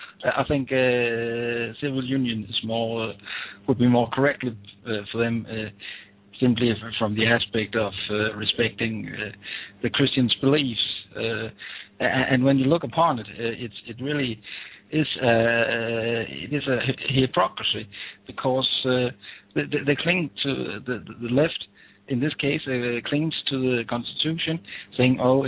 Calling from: Denmark; I'm calling from Denmark, the country in Europe.

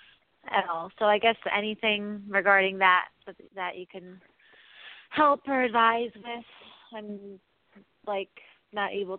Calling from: New York, United States; calling from New York.

